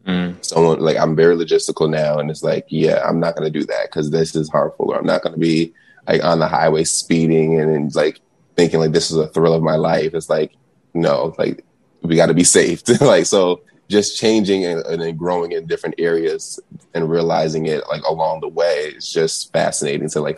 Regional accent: United States; being a Black male, especially growing up in America, it has its moments

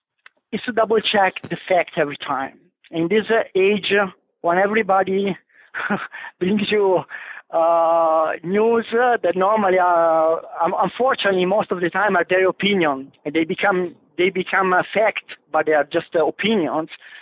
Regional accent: Tuscany, Italy; After I graduated in Siena, and I'm from Tuscany. Siena is a medieval city, very touristic place close to Florence.

